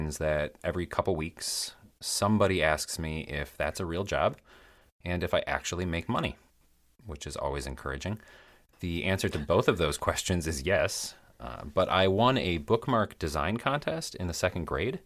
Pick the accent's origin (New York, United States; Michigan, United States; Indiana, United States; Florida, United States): Michigan, United States; So I was born and raised in Michigan's Upper Peninsula. Yes, Michigan has an Upper Peninsula, but I'm currently living outside of Chicago, so Midwest to Midwest.